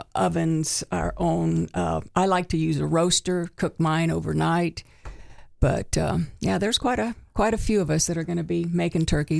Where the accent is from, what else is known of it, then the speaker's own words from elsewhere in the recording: the South, United States; It's a good southern dish, which I'm from the South, so.